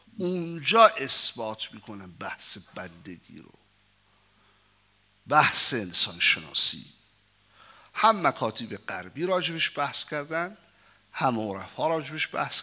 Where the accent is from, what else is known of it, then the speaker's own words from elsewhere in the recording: Iran; منم ایرانی هستم